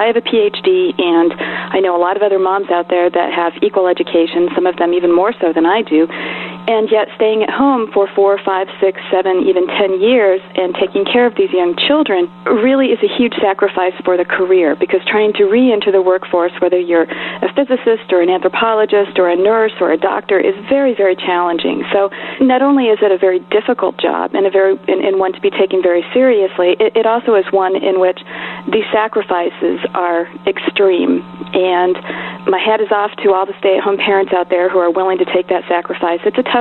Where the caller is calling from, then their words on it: Bel Air, Maryland, United States; I am calling from Bel Air, Maryland.